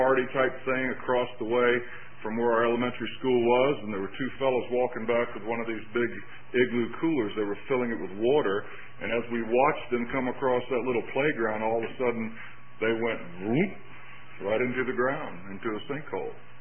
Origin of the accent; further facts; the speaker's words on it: the South, United States; And I'm from the South. I can't count near that fast.